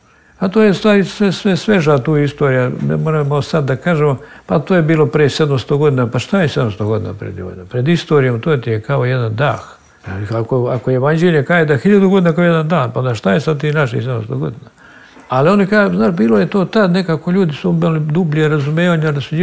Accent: Bosnia & Herzegovina; born there; Ja sam rođen u Bosni, među tim ljudima

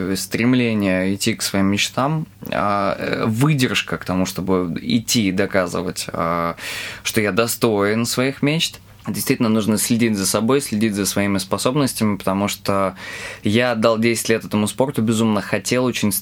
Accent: Korolyov, Moscow Oblast, Russia; У нас была первая в Королеве, это мой родной город, группа

